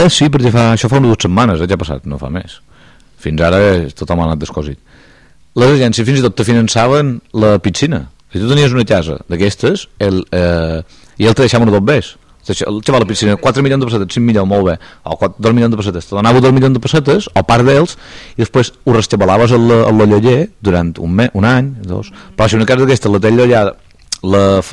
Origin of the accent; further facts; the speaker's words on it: Pollença, Balearic Islands, Spain; som de Pollença.